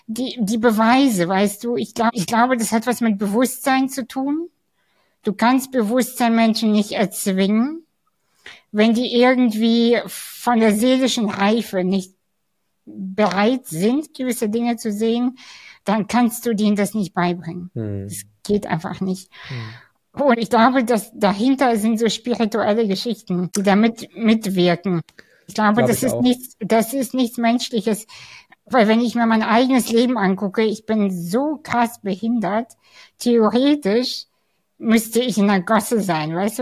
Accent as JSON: {"language": "German", "country": "Kazakhstan", "said": "ich bin im Ghetto aufgewachsen. Ich habe ja eben schon erzählt, ich komme aus Kasachstan, ich komme aus einer sehr armen Familie."}